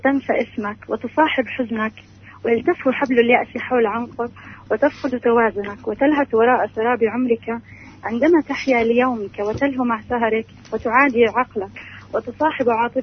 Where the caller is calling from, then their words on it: Jordan; أنا معكم من الأردن.